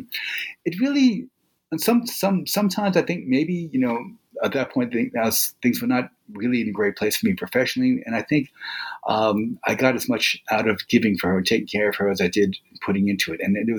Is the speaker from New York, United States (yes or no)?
yes; New York City, New York, United States; growing up in America, and in my case in New York City, we just assumed we were like the capital of the world.